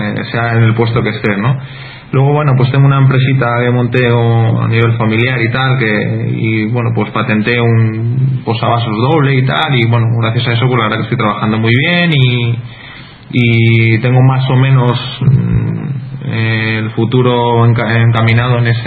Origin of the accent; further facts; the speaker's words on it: Madrid, Community of Madrid, Spain; Yo soy de Madrid